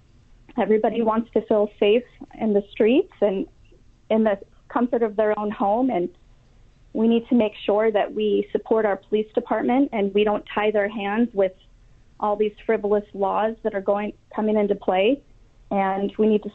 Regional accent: Las Vegas, Nevada, United States; Well, to give you some background, I was born and raised in Las Vegas.

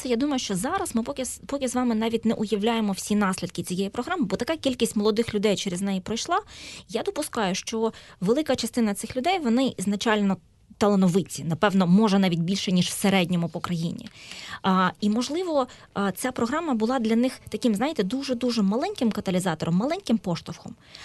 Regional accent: Luhansk, Luhansk Oblast, Ukraine; Ukrainian is a second language; для мене, як для людини, яка взагалі-то народилася в Севастополі, виховувалася по світах і закінчувала середню школу в Луганську

